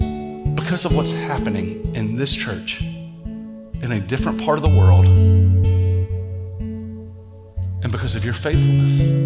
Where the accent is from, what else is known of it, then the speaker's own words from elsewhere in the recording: the South, United States; But one of the things that I've learned about growing up in the South